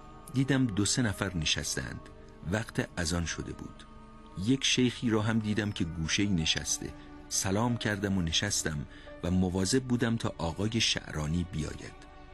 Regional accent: Amol, Mazandaran, Iran; در شهریور 1329 از آمل آمدم به تهران.

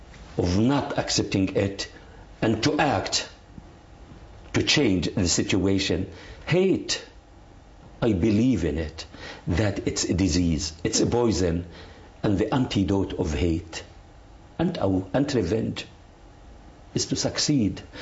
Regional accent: Gaza, Gaza Strip, Palestine; English is a second language; I am Palestinian from Gaza, but for 15 years.

